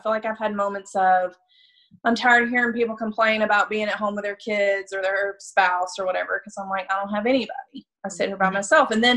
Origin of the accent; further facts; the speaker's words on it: the South, United States; but especially growing up in the South, I mean, manners are everything.